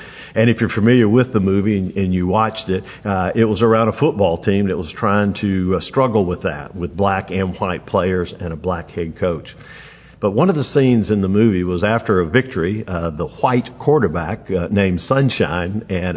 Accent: Atlanta, Georgia, United States; I grew up in the 1960s, and I grew up in Atlanta, Georgia, right in the middle of segregation.

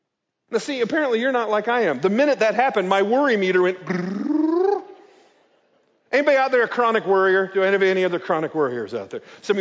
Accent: Kansas, United States; You may not think this, but I come from Kansas. I gotta be honest with you, a sanctuary this size is a little intimidating to a guy who drives past grain elevators to go to church every weekend.

